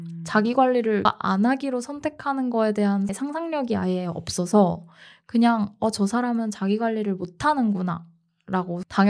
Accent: South Korea; 한국에서 나고 자란 사람 입장으로서

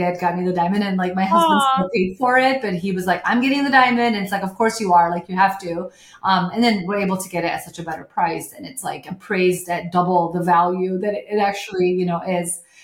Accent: Sierra Leone; now in United States; We grew up in Sierra Leone

